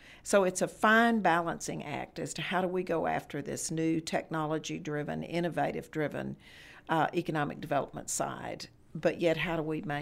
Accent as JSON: {"language": "English", "town": "Fort Worth", "region": "Texas", "country": "United States", "tie": "born there", "said": "You know, I was born in Fort Worth, and we'll live here till they bury us."}